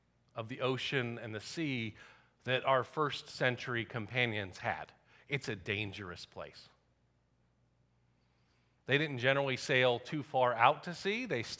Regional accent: Southeast, United States; Growing up in the Southeast, we went to the beach every summer

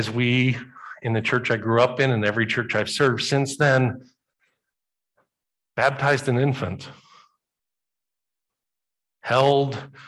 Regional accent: Bible Belt, United States; Growing up in the Bible Belt, there were certain challenges that you had to do things a certain way if it was going to work.

